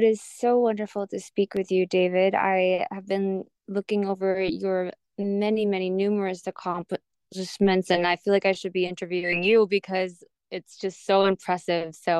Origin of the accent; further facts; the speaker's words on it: Seoul, South Korea; Well, I grew up on a American military base in Seoul, South Korea